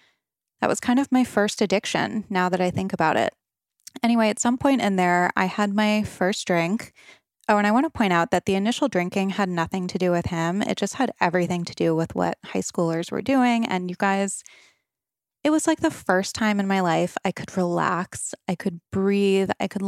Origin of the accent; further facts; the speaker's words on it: Rhode Island, United States; Okay, so I grew up on the East Coast, Rhode Island, to be exact, and I had a pretty normal childhood by all measures.